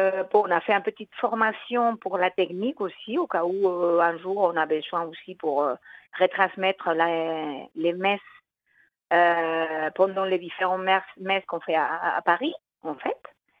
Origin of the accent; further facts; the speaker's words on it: Spain; now in France; voilà, je suis maman de 5 enfants. J'habite en région parisienne et je suis espagnole.